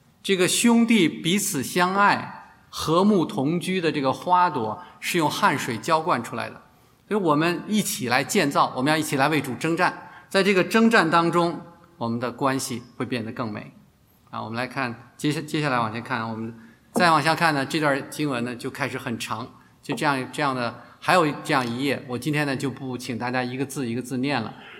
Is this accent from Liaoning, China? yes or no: no; Beijing, China; 就说我的老家北京城吧，给大家看看城墙是这样的。